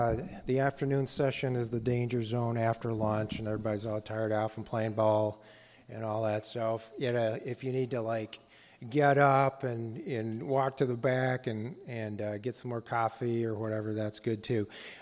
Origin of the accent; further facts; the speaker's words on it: Tokyo, Japan; as an international student growing up in Japan, just in Tokyo, there are thousands of these students.